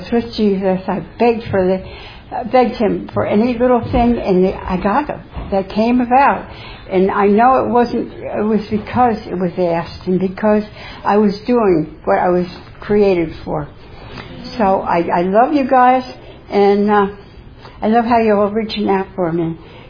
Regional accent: New York City, New York, United States; born there; I was born in New York City in 1934. So I'm actually 84, but I don't mind being 86.

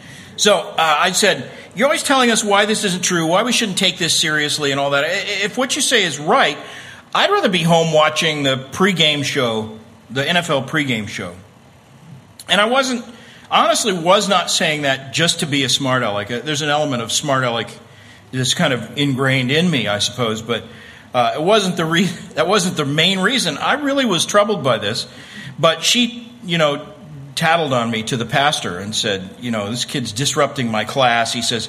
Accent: Oklahoma, United States; I grew up in Oklahoma and grew up going to Sunday school every Sunday of my life

